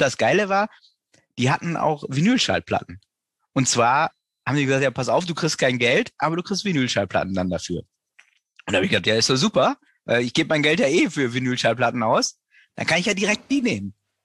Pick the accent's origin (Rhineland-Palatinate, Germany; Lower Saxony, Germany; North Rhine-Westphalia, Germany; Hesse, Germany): North Rhine-Westphalia, Germany; moved away as an adult; now in Hamburg, Germany; Ich fange im Jahr 2000 an, da bin ich nämlich nach Hamburg gekommen. Ich komme eigentlich aus NRW, bin nach Hamburg gekommen, ganz klassisch zum Jurastudium.